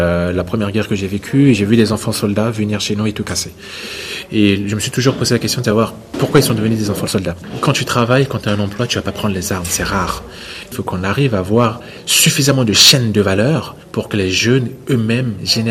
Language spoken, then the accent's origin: French; Central African Republic; first language Sango; dans ma langue natale, Sango, ça veut dire jeune, jeunesse.